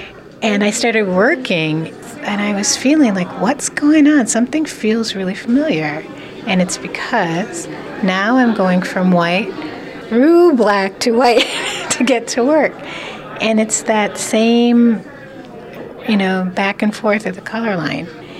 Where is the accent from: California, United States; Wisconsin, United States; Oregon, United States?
Wisconsin, United States; Milwaukee; I'm biracial. I was born here in Milwaukee in 1969, and my parents met at Marquette University. And I've spent my Milwaukee life crossing the color line.